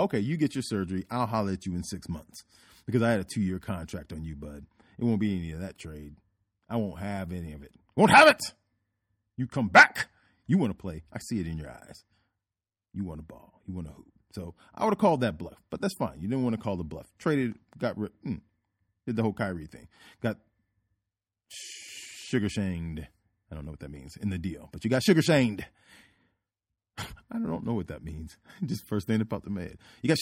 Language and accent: English; North Carolina, United States; Duke from North Carolina. I'm from North Carolina.